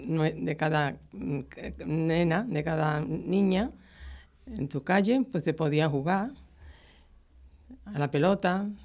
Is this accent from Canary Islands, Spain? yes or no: no; Gerena, Andalusia, Spain; born there; Yo nací en Gerena, provincia de Sevilla.